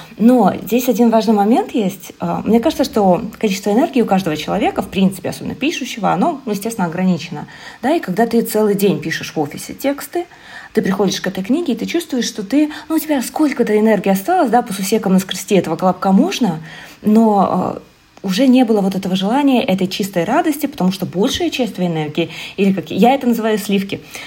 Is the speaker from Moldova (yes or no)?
no; Minsk, Belarus; Причем поставили ее в моем родном городе Минске.